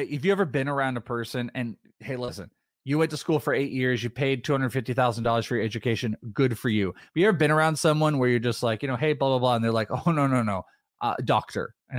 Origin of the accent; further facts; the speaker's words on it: Wales, United Kingdom; I'm Welsh.